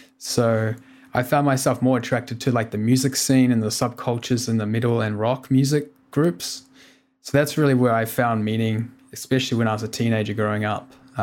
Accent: Auckland, New Zealand; also born or lived in New Plymouth; I grew up in Auckland and New Plymouth, New Zealand, and I had a loving family. In fact, when I was 1 year old, my parents split, and I lived with my stepfather and my mother and two siblings.

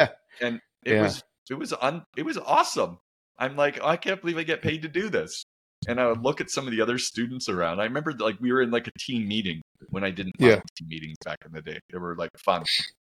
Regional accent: Ontario, Canada; So I went to a local university in my hometown. It was called McMaster University

